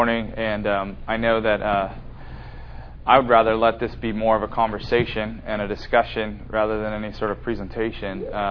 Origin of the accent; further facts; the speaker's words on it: California, United States; I grew up in the Bay Area, so I grew up in the Silicon Valley.